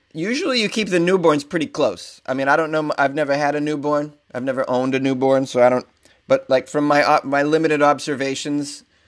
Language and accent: English; Massachusetts, United States; now in Los Angeles, United States; So there are more than 400 CVS pharmacies in Massachusetts. Yeah, which is my home state.